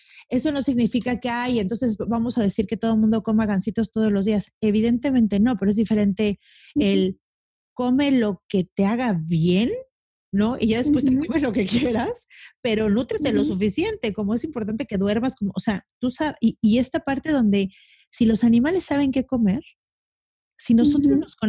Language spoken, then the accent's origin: Spanish; Mexico City, Mexico; now in Cancún, Mexico; yo me cambié de la ciudad que siempre vivía a Cancún. Yo soy de la Ciudad de México, me cambié a Cancún